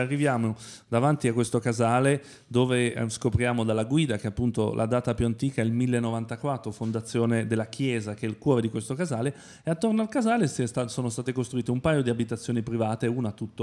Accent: Turin, Piedmont, Italy; Io poi sono torinese, quindi il mio è un correre romano torinese, una roba orrenda, è orribile.

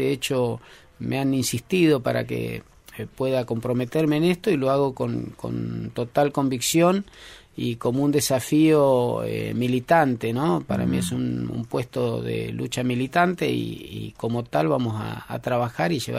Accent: Bella Vista, Corrientes, Argentina; Bellavista, la ciudad de Bellavista. Nací en los montes, digamos, en la costa del río Santa Lucía.

